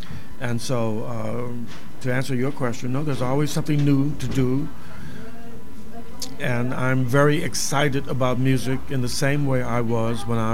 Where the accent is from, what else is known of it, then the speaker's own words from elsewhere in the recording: Chicago, Illinois, United States; I'm originally from Chicago, and I have always been viewed as somewhat separate, even in my own family when I was growing up.